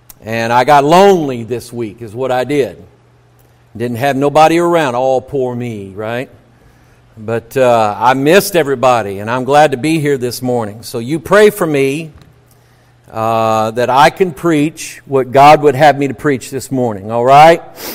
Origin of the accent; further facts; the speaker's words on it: United States; I mention this country because this is my country, this is my home, I'm an American, I love America.